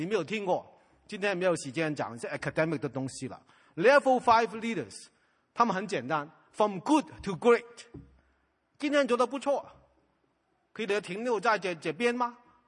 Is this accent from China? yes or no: yes; China; 我们中国人今天到今天还需要百人去学台湾语，跟台中的哪边的人来传福音？